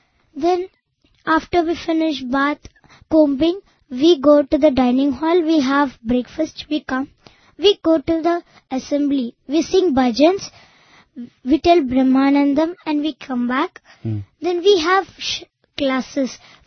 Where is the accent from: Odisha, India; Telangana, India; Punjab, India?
Telangana, India; Hyderabad; I was actually from Hyderabad.